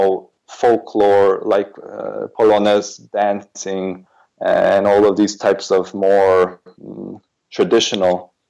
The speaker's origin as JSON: {"language": "English", "country": "Canada", "tie": "born or raised there", "lives_now": "Europe", "said": "like I did when I was growing up in Canada, and then I decided to actually come to Europe"}